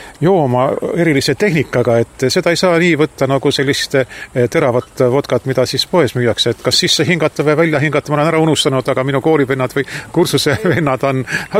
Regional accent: Saare County, Estonia; Saare murdest, ma olen saarlane, on vist kergem aru saada, kui ütleme Võru või Seto murdest.

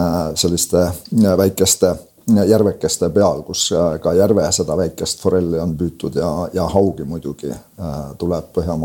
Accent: Pähkla, Saare County, Estonia; mina olen südames väga uhke selle üle, et olen saarlane, olen Saaremalt pärit ja esimesed 20 eluaastat ka siis Metsakopli talus Pähkla külas Saarema vallas siis ka elanud ja sündinud seal ja kasvanud.

